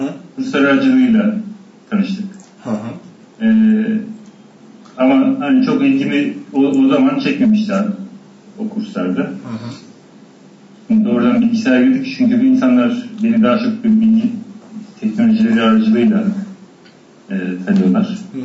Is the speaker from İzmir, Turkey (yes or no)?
yes; İzmir, Turkey; also born or lived in Muş; Muş'ta doğdum, işte babamlar falan Artvinli, işte ben İzmir'de büyüdüm, daha çok İzmir Körler Okulu'nda okudum. Liseyi falan da hep İzmir'de okudum.